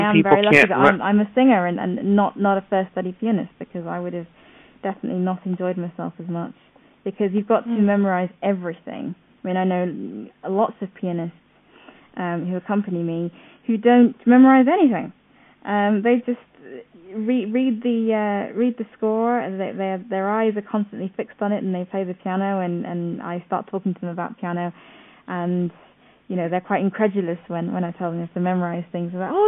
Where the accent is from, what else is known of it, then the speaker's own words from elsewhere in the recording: Zambia; now in England, United Kingdom; I work and live between England and Ireland, and I'm originally from Zambia and Africa.